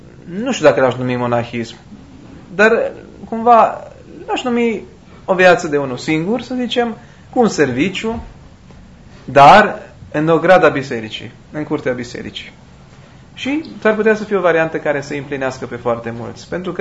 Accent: Romania; Sigur că și eu sunt mândru că sunt român, dar nu înainte de a fi ortodox.

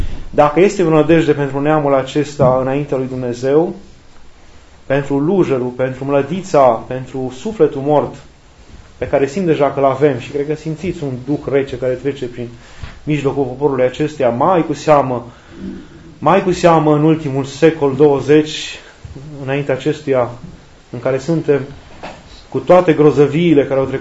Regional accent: Romania; n-avem cum să nu ne raportăm la istoria noastră, la noi ca români

